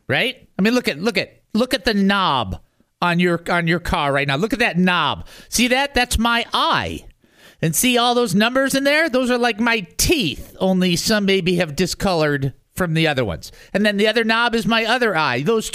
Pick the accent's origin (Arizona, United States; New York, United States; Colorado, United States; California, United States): Arizona, United States; Phoenix; also born or lived in Detroit; Okay, now I'm from Phoenix. I spent time in Detroit, but I also lived in Phoenix, where it was 118, and I used to help put swamp coolers in attics during August.